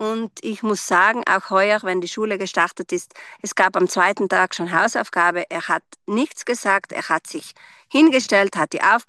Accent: Trentino-Alto Adige, Italy; ich komme aus Südtirol, aus dem Ultental und bin dreifache Mutter

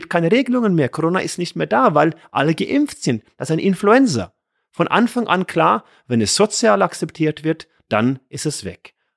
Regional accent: Norway; insbesondere in Norwegen, meiner Heimat war es ja immer so sehr stark an der Küste

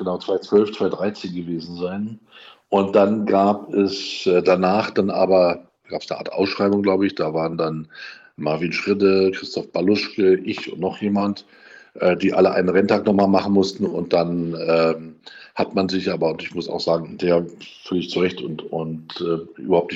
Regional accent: Hanover, Lower Saxony, Germany; musste mein Vater jobmäßig von München nach Hannover, um da einen Job anzutreten. Und dann bin ich in Hannover eben geboren und auch in die Schule gegangen.

